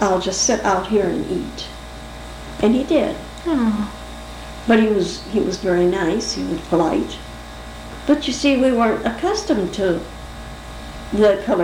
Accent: Michigan, United States; also born or lived in Avery, Ohio; Ohio, Avery, Ohio. That's near Huron, Ohio. And I was 10 weeks old when I came to Michigan. So this is, Michigan is my home.

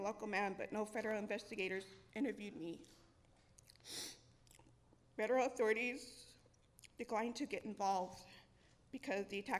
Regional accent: St. Francis, South Dakota, United States; from St. Francis, South Dakota, where I grew up.

